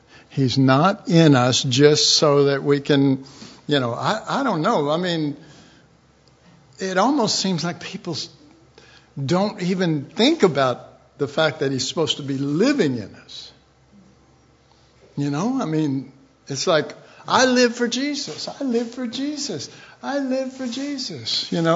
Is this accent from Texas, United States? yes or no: yes; Dallas, Texas, United States; I grew up in Oak Cliff, which is a really rough area